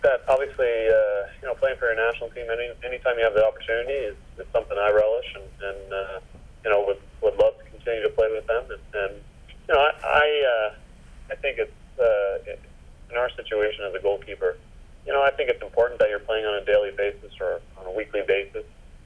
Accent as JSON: {"language": "English", "country": "United States", "tie": "born or raised there", "said": "And I told him no, because I grew up in the States"}